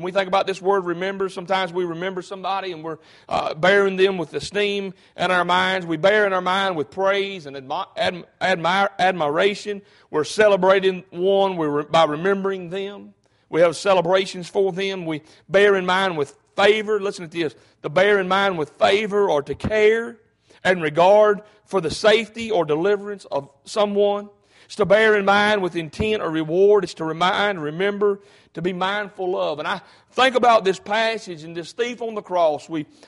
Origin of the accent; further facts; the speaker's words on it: United States; born there; And I want to say I thank God I was born in America.